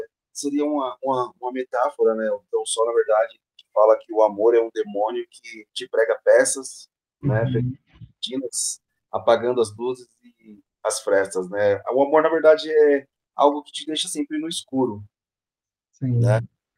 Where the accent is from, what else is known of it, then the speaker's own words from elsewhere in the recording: São Paulo, Brazil; Eu nasci aqui em São Paulo, nasci em 81, né?